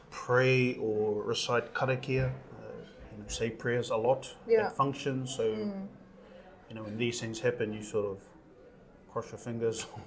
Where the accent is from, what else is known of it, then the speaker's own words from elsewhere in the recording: Bay of Plenty, New Zealand; now in Wellington, New Zealand; I'm originally from the Eastern Bay of Plenty area, but I've lived here in Wellington for 20 plus years.